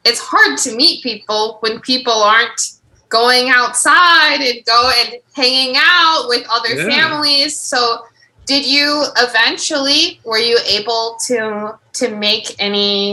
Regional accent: Ohio, United States; I'm not from Nashville. I'm from Ohio originally.

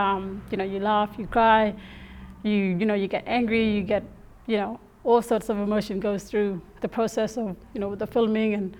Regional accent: Beagle Bay, Western Australia, Australia; So I'm originally from Beagle Bay community. It's a small community with a population of about 400 people.

